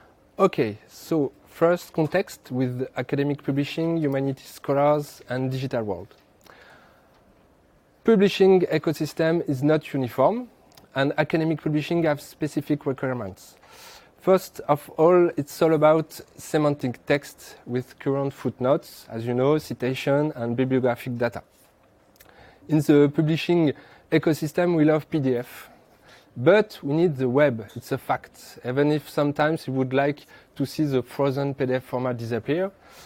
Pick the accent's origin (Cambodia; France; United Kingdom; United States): France; English is a second language; now in Montreal, Canada; I'm 36 and I'm from Montreal, but I'm French. You have already figured it with my beautiful accent.